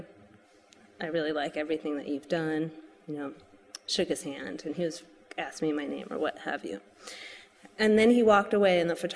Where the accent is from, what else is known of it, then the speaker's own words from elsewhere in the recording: Los Angeles, California, United States; I'm the name dropper on this show, but I grew up in Los Angeles and it kind of becomes common.